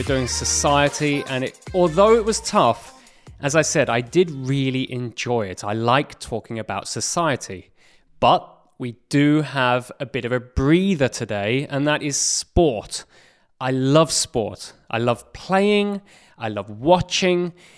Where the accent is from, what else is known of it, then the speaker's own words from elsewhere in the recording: England, United Kingdom; Growing up in England, football is a huge thing that I watch and play.